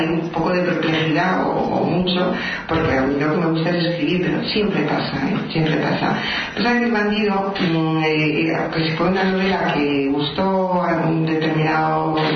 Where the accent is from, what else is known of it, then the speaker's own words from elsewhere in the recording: Pozuelo, Community of Madrid, Spain; Yo como madrileña lo digo, soy de Pozuelo, pero da igual